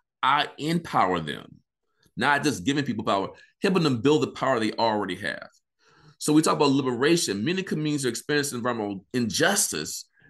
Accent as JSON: {"language": "English", "town": "Vicksburg", "region": "Mississippi", "country": "United States", "tie": "born or raised there", "said": "I grew up in Mississippi. I got exposure to EJ issues, environmental justice issues as a kid. Now, when I grew up, you know, in Vicksburg, Mississippi, I lived near the river"}